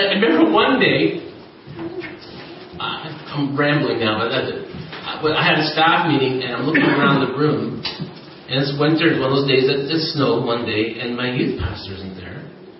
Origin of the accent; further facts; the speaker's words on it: Ontario, Canada; So we grew up in Ontario, snow belt. I live in a little community called Blythe.